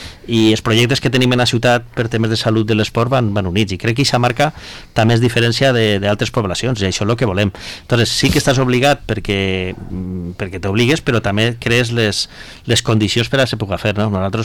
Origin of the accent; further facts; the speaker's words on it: Castelló de la Plana, Valencian Community, Spain; som la part de Castelló de la Plana, que diuen, som la part plana nosaltres